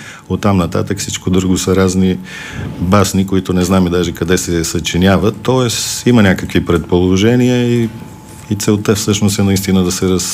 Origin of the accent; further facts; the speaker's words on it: Sofia, Sofia City, Bulgaria; Роден съм в София, 63-та година, завършил съм 35-то училище в София.